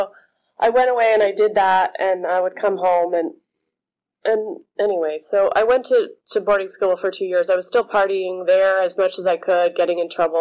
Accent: Oakland, California, United States; I grew up in Berkeley, Oakland

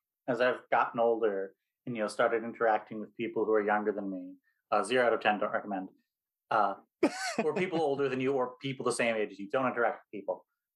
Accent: Alaska, United States; born there; now in Connecticut, United States; I live in Connecticut, but I was born in Alaska, and I was in Anchorage visiting my father over the summer because my parents were divorced

